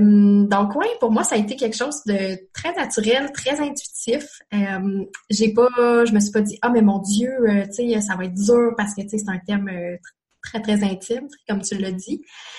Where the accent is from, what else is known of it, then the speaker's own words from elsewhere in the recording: New Brunswick, Canada; born there; moi je suis née au Nouveau-Brunswick, donc elle est née dans ma ville natale